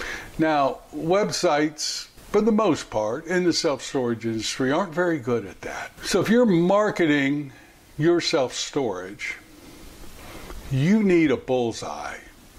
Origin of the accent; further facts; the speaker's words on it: Louisville, Kentucky, United States; let's say in my hometown of Louisville, in the Fern Valley area, is very different than the trade area in the east end of the county.